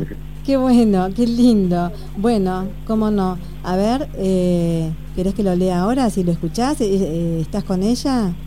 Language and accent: Spanish; Argentina